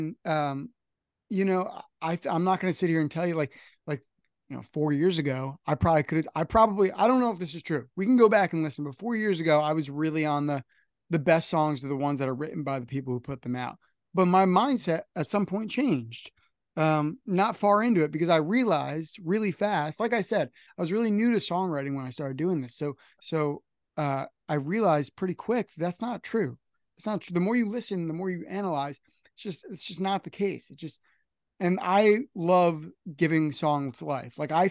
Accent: New Jersey, United States; New Jersey, which is weird. My like born and raised in New Jersey.

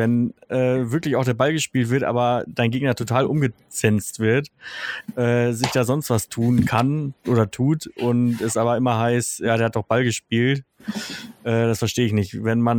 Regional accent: Northern Germany, Germany; Schon im Bayern-Strampler aufgewachsen, auch als Norddeutscher.

